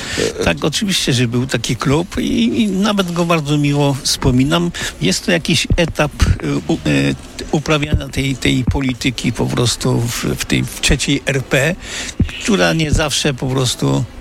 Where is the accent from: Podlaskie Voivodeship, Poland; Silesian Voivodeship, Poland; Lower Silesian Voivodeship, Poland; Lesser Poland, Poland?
Lesser Poland, Poland; Chełmiec; also born or lived in Nowy Sącz; Ja pochodzę ze wsi, ja w tej miejscowości, w której dzisiaj mieszkam, czyli Chełmiec, ja tam się urodziłem, potem 35 lat mieszkałem w Nowym Sączu i wróciłem jakby na swoje rodzinne strony